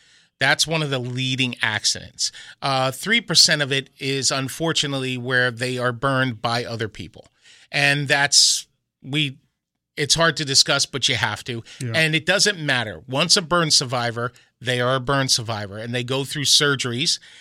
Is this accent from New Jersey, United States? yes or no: yes; New Jersey, United States; I was born and raised in New Jersey.